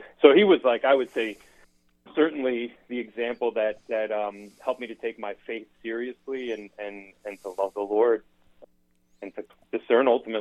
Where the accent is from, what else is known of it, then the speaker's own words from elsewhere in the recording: Kearny, New Jersey, United States; my twin brother, I have an identical twin, he and I we came later in life and were born and raised in Kearney.